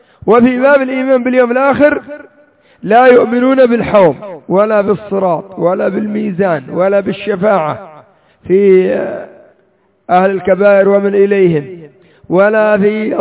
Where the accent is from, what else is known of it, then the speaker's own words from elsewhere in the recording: Yemen; لو جئنا إلى الرافضة الحوثية الآن عندنا في اليمن